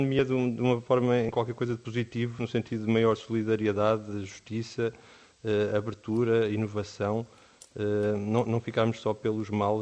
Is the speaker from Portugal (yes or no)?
yes; Portugal; E nós tivemos, enquanto portugueses, uma boa resposta coletiva à pandemia